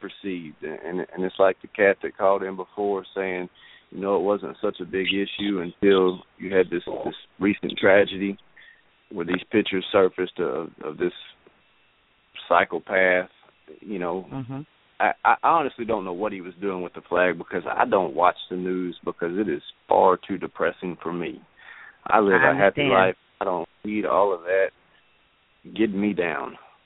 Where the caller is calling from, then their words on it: Arkansas, United States; I believe you've got … calling from Arkansas.